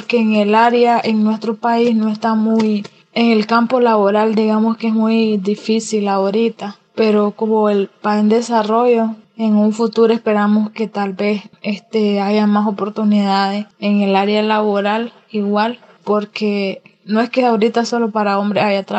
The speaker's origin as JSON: {"language": "Spanish", "country": "Nicaragua", "said": "soy nicaragüense, soy geofísica"}